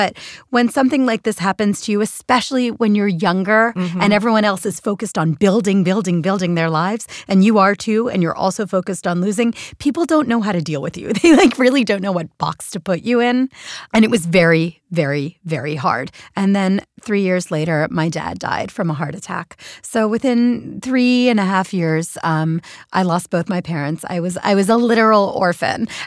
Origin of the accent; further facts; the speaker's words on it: Philadelphia, Pennsylvania, United States; who then continued back on to Philadelphia, where my hometown.